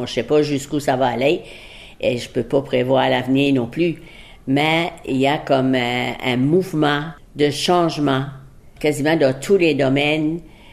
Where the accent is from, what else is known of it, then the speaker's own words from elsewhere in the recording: Îles-de-la-Madeleine, Quebec, Canada; born there; Pourquoi je suis née aux Îles-la-Madeleine au lieu qu'en Afrique?